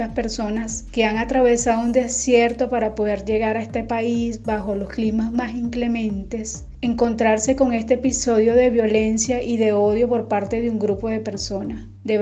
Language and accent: Spanish; Venezuela; now in Iquique, Chile; Estos hechos lamentables nos marcan como venezolanos, sobre todo los que vivimos y residimos en la ciudad de Iquique